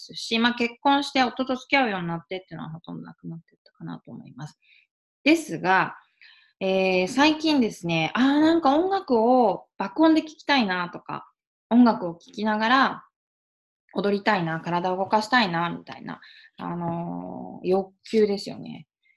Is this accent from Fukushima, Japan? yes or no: yes; Iwaki, Fukushima, Japan; いわき市、私、福島県のいわき市出身なんですけど、